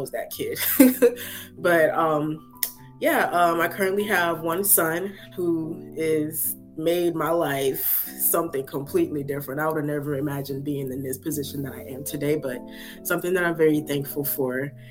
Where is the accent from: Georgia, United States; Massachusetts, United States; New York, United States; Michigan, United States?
Georgia, United States; Lithonia; also born or lived in Ghana; I was born in Ghana, but I'm from Lithonia, Georgia.